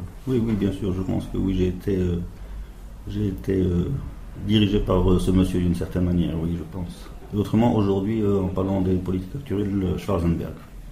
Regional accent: Morocco; je suis un Marocain d'origine iranienne avec un cœur qui bat au rythme tchèque.

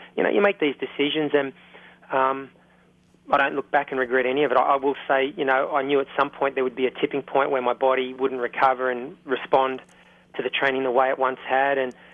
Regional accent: Australia; But I wanted to win an Asia Pacific Championship in my home country.

